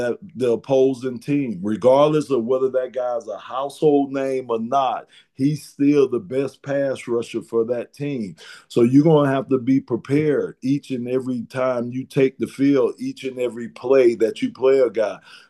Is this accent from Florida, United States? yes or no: yes; Miami, Florida, United States; You know, I grew up in Miami, so the Miami Dolphins, man, that's my team.